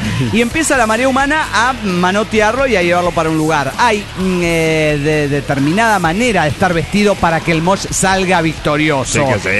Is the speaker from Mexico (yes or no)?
yes; Carichí, Chihuahua, Mexico; Ya que íbamos hasta Huachochi, y desde mi pueblo, Carichi, eran como 8 horas de viaje